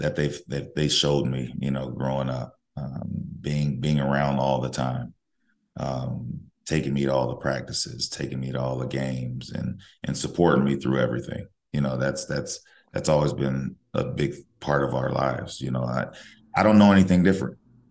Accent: Compton, California, United States; I grew up in Compton, California, it was a wonderful experience for me.

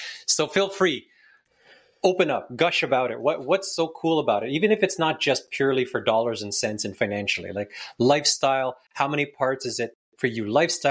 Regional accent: Scarborough, Ontario, Canada; I grew up in Scarborough, like from the 70s, believe it or not, and I remember the neighborhoods at the time. It was all like farmland empty space

